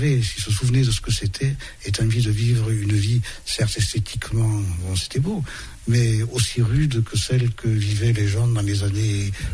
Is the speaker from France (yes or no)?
yes; Lescure, Occitanie, France; born there; Je ne suis pas ariégeois ou couseranais d'origine, je suis né ici un peu par hasard et un peu par nécessité, en fait, à Lescure, en 1954.